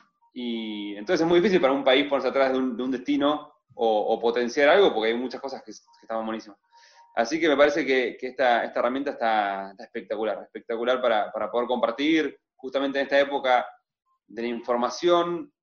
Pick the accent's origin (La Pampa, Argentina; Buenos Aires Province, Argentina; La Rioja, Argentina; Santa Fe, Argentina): Buenos Aires Province, Argentina; Pinamar; also born or lived in Madariaga; Yo nací en Buenos Aires. Ajá. Y me vine a vivir acá a Madariaga, que queda pegado a Pinamar.